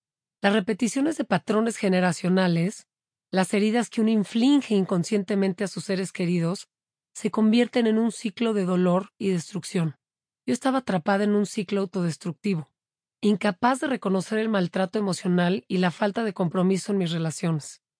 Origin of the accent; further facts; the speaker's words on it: Mexico City, Mexico; Crecí en la Ciudad de México, en una familia típica. Fui la tercera de cuatro hermanos.